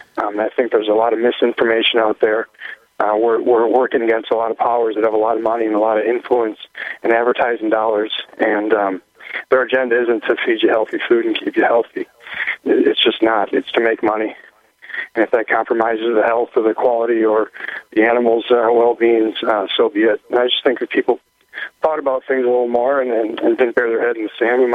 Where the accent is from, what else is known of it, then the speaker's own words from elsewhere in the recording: Wisconsin, United States; I grew up in Wisconsin. My grandparents had a farm.